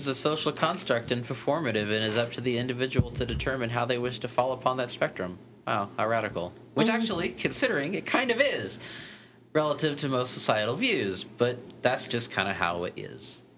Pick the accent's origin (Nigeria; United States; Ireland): United States; Texas; I grew up gay in Texas.